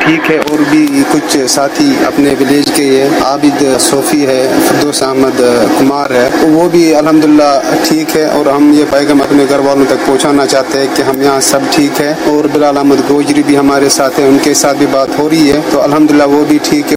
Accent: Tangmarg, Jammu and Kashmir, India; now in Saudi Arabia; میں مقبوضہ کشمیر سے ہوں، ہردو بورہ ٹنگ مرگ ڈسٹرکٹ بارہ ملا سے، اور میں یہاں سعودی میں کام کرتا ہوں،

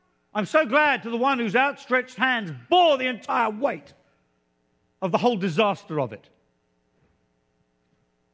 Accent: South Africa; born there; I was born in South Africa under the apartheid regime.

